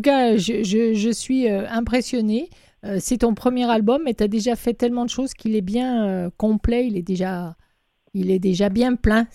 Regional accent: France; Moi, en tant que Française, ça me fait super plaisir

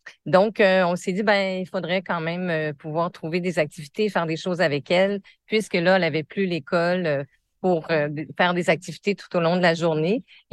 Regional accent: Quebec, Canada; now in New Brunswick, Canada; Je suis originaire du Québec, mais ça fait quand même plus de 30 ans que je suis ici.

